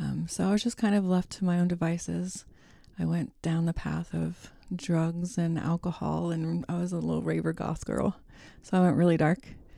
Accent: Dayton, Ohio, United States; I did. I'm from Dayton and I went to Northmont, and I've left Ohio, but it's kind of like the Bermuda Triangle.

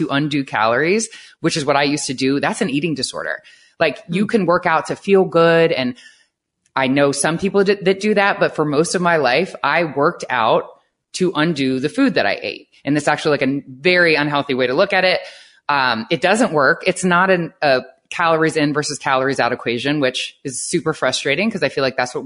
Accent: Ohio, United States; I grew up in Ohio, and I was the oldest of four girls, and all four of us ended up playing Division I soccer in college.

